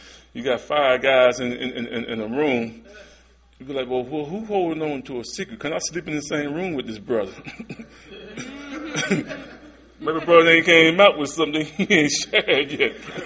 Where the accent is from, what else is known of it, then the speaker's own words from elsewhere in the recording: Goldsboro, North Carolina, United States; born and raised in North Carolina. So a lot of y'all from D.C. might know about Goldsboro, North Carolina, a little small town. That's where I'm from. My grandmama raised me